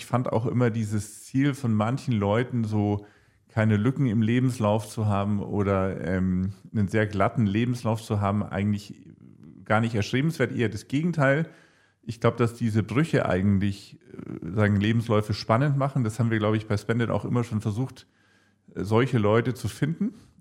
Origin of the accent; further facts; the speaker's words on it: Munich, Bavaria, Germany; also born or lived in London; ich bin Münchner, bin in München in Schwabing geboren, hier aufgewachsen, habe BWL studiert, habe ein paar Jahre im Banking in London verbracht und bin 2008 zurückgekommen